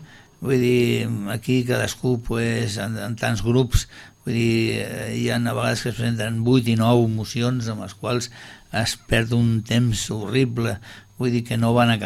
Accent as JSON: {"language": "Catalan", "town": "Sitges", "region": "Catalonia", "country": "Spain", "tie": "born there", "said": "jo m'estimo Sitges i he nascut a Sitges."}